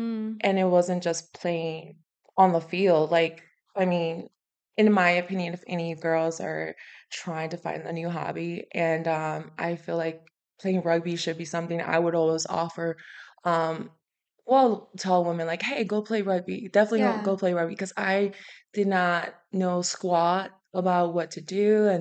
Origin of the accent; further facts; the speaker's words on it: American Samoa; English is a second language; now in United States; I moved here from American Samoa. It's a small territory. It's a small island on the South Pacific. Moved up here in 2008. And keep in mind, like, English is my second language.